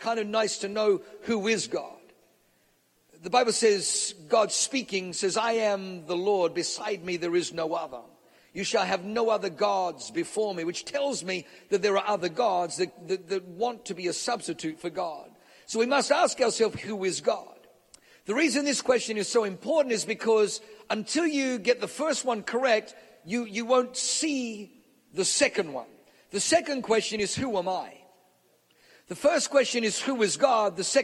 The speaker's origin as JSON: {"language": "English", "country": "Australia", "accent": "Australian", "said": "And my son, actually, who was born in New Zealand, gives me a hard time with my Australian accent."}